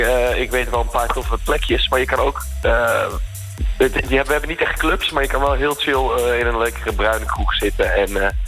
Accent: Apeldoorn, Gelderland, Netherlands; Ik kom uit Apeldoorn, dat is zeker waar, ja.

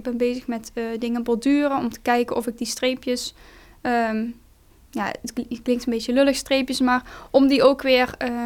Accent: Helmond, North Brabant, Netherlands; uit Helmond en ik mag deze week in het Opium Atelier werken.

